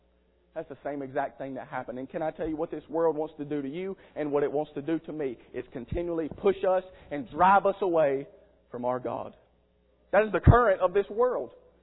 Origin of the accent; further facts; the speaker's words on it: South Carolina, United States; We're from South Carolina. We was redneck. We wasn't afraid to show it.